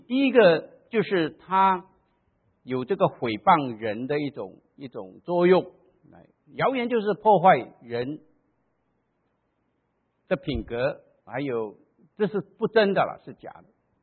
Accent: Malaysia; 我是马来西亚来的啊

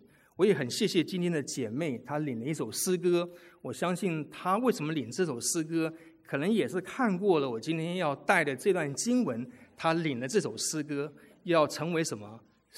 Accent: Taiwan; 我从台湾来台湾来的小男孩子都需要经过当兵的训练

